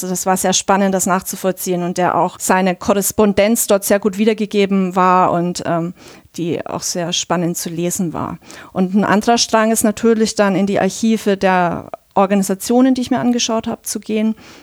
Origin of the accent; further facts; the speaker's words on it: Bavaria, Germany; Ich komme auch selber aus Bayern.